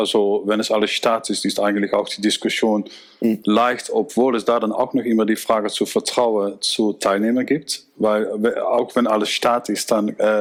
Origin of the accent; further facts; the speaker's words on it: Netherlands; German is a second language; Zum Beispiel mein Heimatland, die Niederlande, macht das im Sicherheitshaus